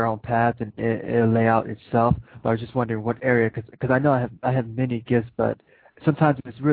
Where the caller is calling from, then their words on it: Ohio, United States; I'm calling from Ohio.